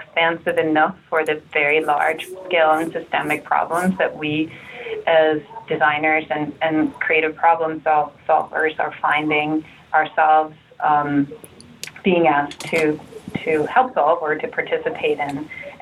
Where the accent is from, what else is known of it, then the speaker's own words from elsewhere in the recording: Copenhagen, Capital Region of Denmark, Denmark; I'm from Copenhagen, Denmark, and that's where I trained as a designer at the School of Media and Journalism.